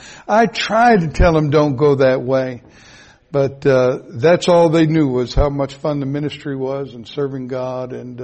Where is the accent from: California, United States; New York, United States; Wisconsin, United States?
Wisconsin, United States; I was raised in Wisconsin, born in Wisconsin Rapids. I love the state of Wisconsin.